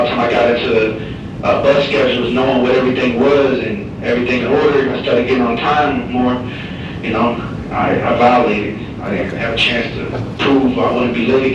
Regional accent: Illinois, United States; I'm from Illinois. I never been to Arizona in my life.

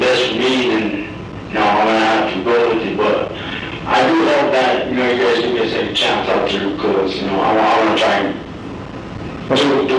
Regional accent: Arizona, United States; Like, I'm not even from that county, I'm from Mojave County.

